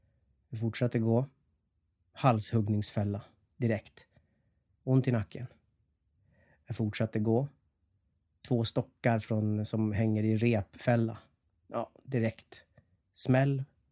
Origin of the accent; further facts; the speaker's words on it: Skinnskatteberg, Västmanland County, Sweden; Jag är från Skinnskatteberg, skrek jag.